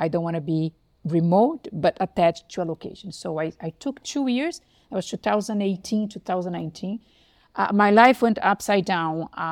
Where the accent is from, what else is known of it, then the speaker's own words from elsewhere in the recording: Brazil; moved away; also born or lived in Spain; I'm from Brazil. Then I moved to Spain. I lived many years in Spain